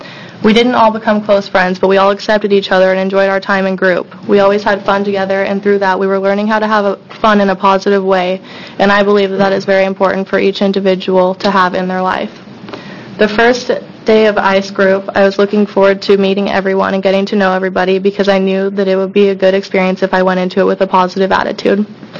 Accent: Oregon, United States; I am 16 years old, and I am from Clackamas County.

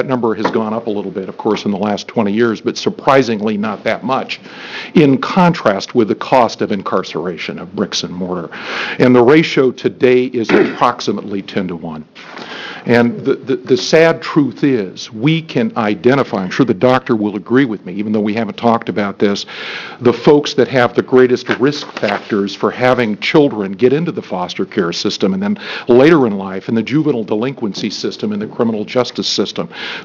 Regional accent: Eugene, Oregon, United States; But Eugene, in particular, and I'll pick on my hometown

